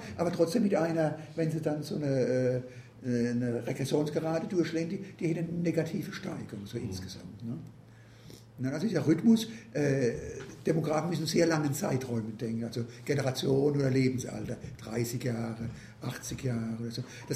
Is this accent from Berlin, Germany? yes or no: no; Mannheim, Baden-Württemberg, Germany; so wie meine Heimatstadt Mannheim mit Ludwigshafen